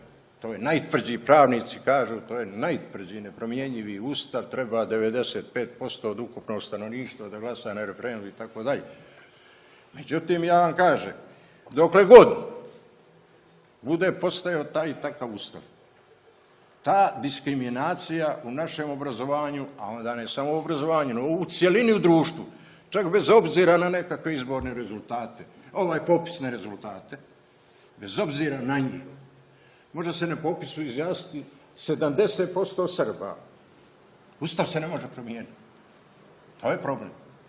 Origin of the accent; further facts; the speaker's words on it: Banjani, Nikšić Municipality, Montenegro; kako to kod nas u Banjanima kaže, kažemo, na utreše.